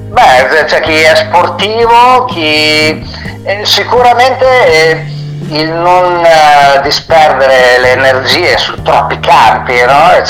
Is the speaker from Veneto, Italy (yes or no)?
no; Emilia-Romagna, Italy; qui a Faenza, qui vicino dalle mie parti, io sono romagnolo